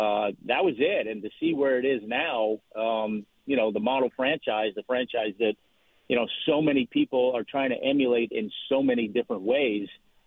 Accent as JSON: {"language": "English", "town": "Boston", "region": "Massachusetts", "country": "United States", "tie": "born or raised there", "lives_now": "Atlanta, United States", "said": "I mean, look, I grew up in Boston, obviously, and you know, any time I go back to my parents' house, obviously I'm going home."}